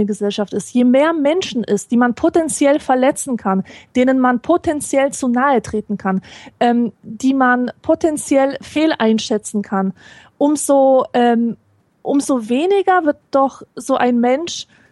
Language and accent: German; Poland; wenn ich als Pole einen Besuch erwarte